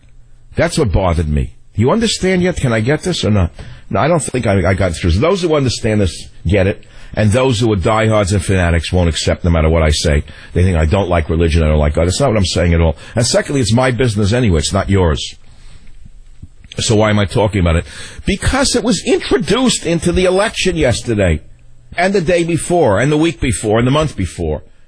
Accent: United States; it offended me as an American

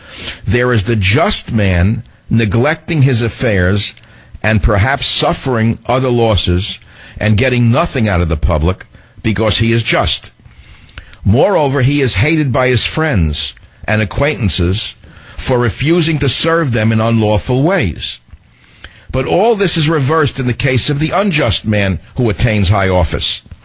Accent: Queens, New York, United States; There used to be a bicycle path where I grew up in Queens, New York.

